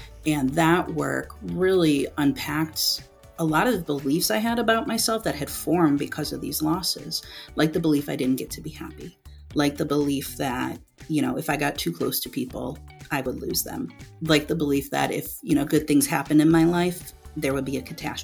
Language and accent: English; Buffalo, New York, United States; from Buffalo, New York